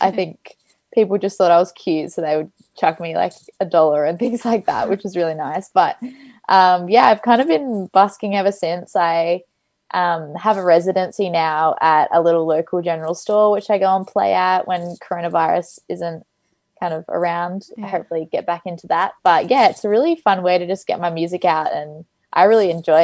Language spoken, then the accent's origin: English; Melbourne, Victoria, Australia; I'm 18 years old and I'm from Melbourne, Australia.